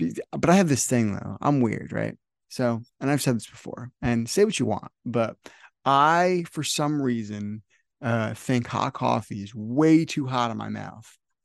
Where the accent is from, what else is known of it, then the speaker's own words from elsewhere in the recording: New Jersey, United States; I'm from New Jersey and I go down to Wildwood, New Jersey, which is a beach that's closer to Philly.